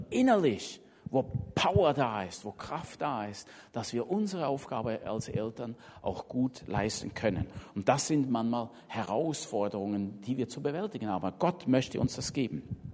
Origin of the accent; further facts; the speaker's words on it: Switzerland; ich komme aus der Schweiz und früher habe ich sehr viel Volksmusik gehört, Schweizer Volksmusik und Schlager und so.